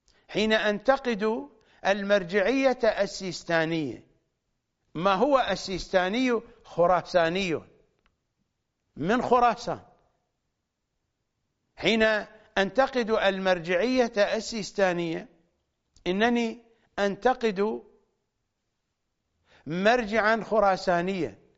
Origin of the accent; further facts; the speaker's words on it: Iraq; فأنا عراقي وأبي عراقي وأمي عراقية وأجدادي عراقيون من جهة أبي ومن جهة أمي.